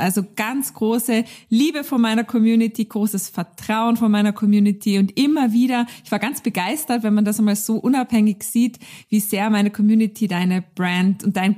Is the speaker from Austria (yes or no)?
yes; Austria; Wir kommen beide aus Österreich und wir lieben Beauty.